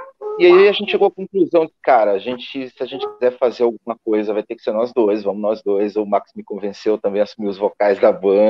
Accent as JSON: {"language": "Portuguese", "town": "São Leopoldo", "region": "Rio Grande do Sul", "country": "Brazil", "said": "Eu de São Leopoldo"}